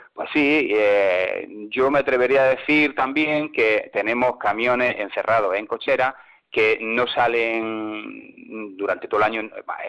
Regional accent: Granada, Andalusia, Spain; aquí yo soy de Granada.

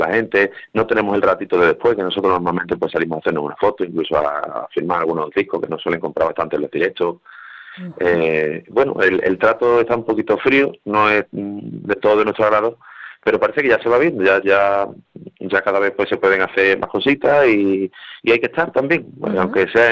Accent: Isla Cristina, Andalusia, Spain; also born or lived in Mérida; Somos de aquí, de la Cristina, Huelva, uh-huh. pero tenemos mucho que ver con Sevilla, Cádiz e incluso el norte de Badajoz, al que me siento muy arraigado. Yo nací en Mérida también, mi madre es de allí.

